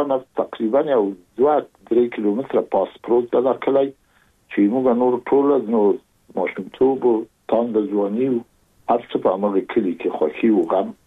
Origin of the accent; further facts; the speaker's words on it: Chahar Asiab, Kabul, Afghanistan; زه زېږېدلی په کابل کې یم. د کابل په چارګي کې ګزرګاه پله ته ورڅېرمه، او کلی د ښکلا خان کلا. هلته زه زېږېدلی یم، خو یو درې یا څلور کاله وروسته زما کورنۍ بیا د مراد خان ته کډه شوې ده، چې هلته د پدري کلا ده.